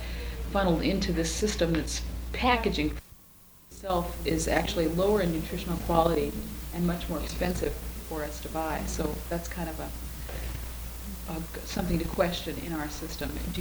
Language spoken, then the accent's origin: English; Nebraska, United States; I grew up in Nebraska, and there's a really extreme groundwater contamination problem happening there now